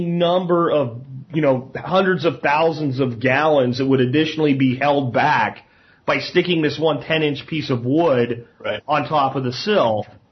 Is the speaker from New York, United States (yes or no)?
no; Pennsylvania, United States; It makes me think of the one water dam up where I grew up in Pennsylvania